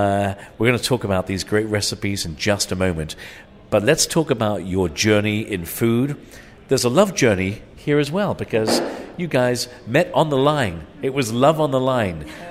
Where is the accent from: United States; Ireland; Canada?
Ireland; also born or lived in England; I grew up in Ireland and England